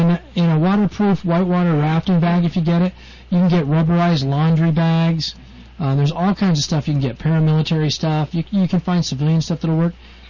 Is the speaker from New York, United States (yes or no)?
no; Colorado, United States; You know, where I grew up in Colorado, we called it GORP.